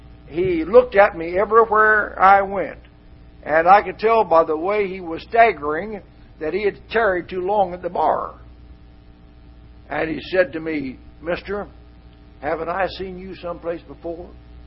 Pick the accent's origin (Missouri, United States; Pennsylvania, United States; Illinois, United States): Missouri, United States; born there; now in Kentucky, United States; I did a lot of work in Missouri before I came here, for I was born in Missouri.